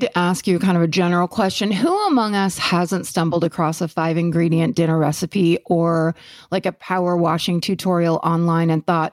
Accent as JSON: {"language": "English", "town": "Huntsville", "region": "Alabama", "country": "United States", "tie": "born or raised there", "said": "Huntsville is my hometown, and UAH is my alma mater, and it's something we will never forget."}